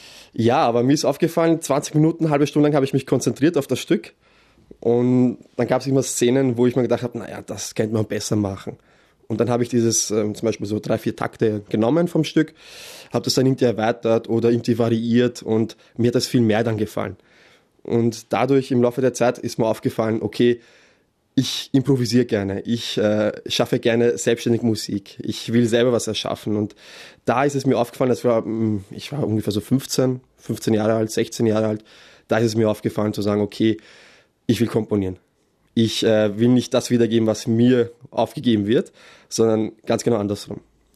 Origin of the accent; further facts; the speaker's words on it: Vienna, Austria; Ich bin Österreicher, ich bin in Wien geboren, aber ich habe aramäische Wurzeln.